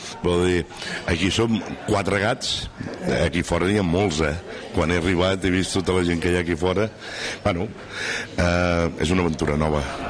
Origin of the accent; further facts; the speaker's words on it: Palau-solità i Plegamans, Catalonia, Spain; el que es mereix el meu poble, Palau Solità i Plegamans